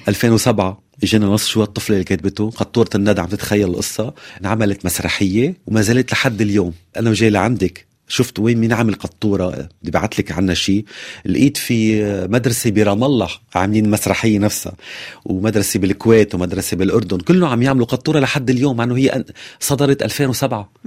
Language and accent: Arabic; Lebanon; شو بدك تحكي يعني عن معاناتنا نحن كلبناني ولا معاناة فلسطيني